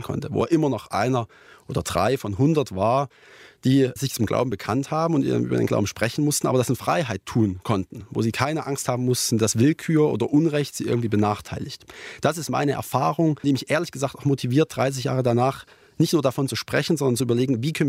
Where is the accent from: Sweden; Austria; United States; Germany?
Germany; Zwickau, Saxony; ich bin in einem christlichen Haushalt aufgewachsen in der Nähe von Zwickau.